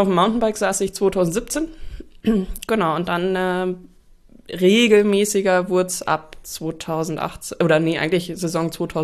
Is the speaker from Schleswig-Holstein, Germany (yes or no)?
yes; Flensburg, Schleswig-Holstein, Germany; komme ursprünglich auch aus Norddeutschland, also eher Flensburger Ecke.